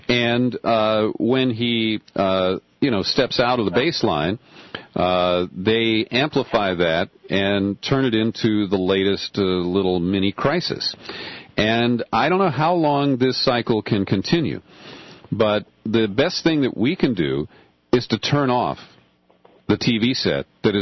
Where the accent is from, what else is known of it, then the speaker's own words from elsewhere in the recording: United States; And I don't want it because I'm an American too